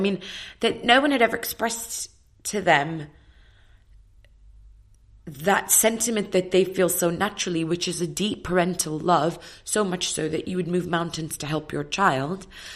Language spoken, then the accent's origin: English; Australia; She was massive when I was growing up in Australia.